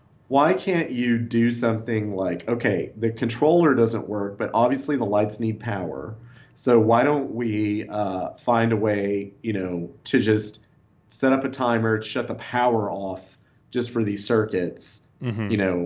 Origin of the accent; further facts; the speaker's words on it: Kentucky, United States; where I grew up in Kentucky